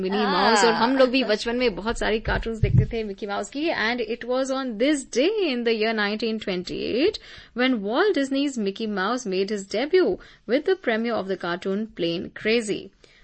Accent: Uttar Pradesh, India; क्योंकि हम अवध से आते हैं तो आई थिंक मेरा फर्ज बनता है ये पॉइंट आउट करना.

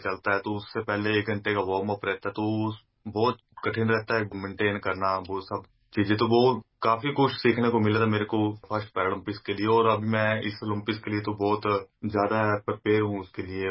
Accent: Himachal Pradesh, India; और मैं हिमाचल प्रदेश से बिलोंग करता हूं, और मैं अपने दूसरे पैरालंपिक्स के लिए रेडी हूं, और मैं फिलहाल जर्मनी में ट्रेनिंग कर रहा हूं

